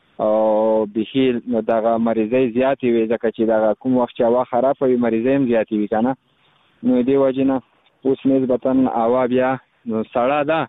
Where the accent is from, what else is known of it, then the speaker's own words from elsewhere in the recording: Khost, Afghanistan; بس زه خو د خوست ولایت مربوط یم، مرکز اوسیدونکی یم.